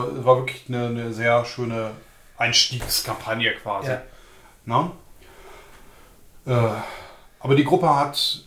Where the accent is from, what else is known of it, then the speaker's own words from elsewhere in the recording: United States; hallo, ich bin Amerikaner.